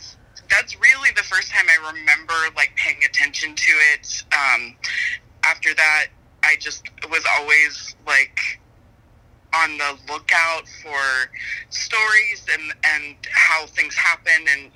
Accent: Maryland, United States; I didn't grow up here in Florida. I grew up in Maryland

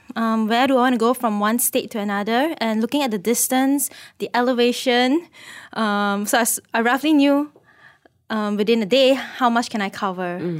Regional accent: Teluk Intan, Perak, Malaysia; and I'm from Teluk Intan, and I thought of helping within my own society first.

